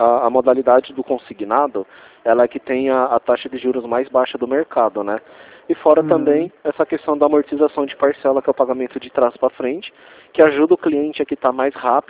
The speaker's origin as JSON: {"language": "Portuguese", "town": "Rio Claro", "region": "São Paulo", "country": "Brazil", "said": "Eu sou de Rio Claro"}